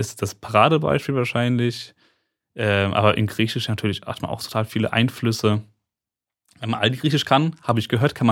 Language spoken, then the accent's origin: German; Germany; born or raised there